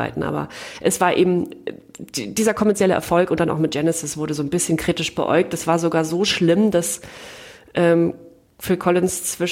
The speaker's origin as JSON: {"language": "German", "region": "East Germany", "country": "Germany", "said": "Als Ostdeutsche muss ich mich"}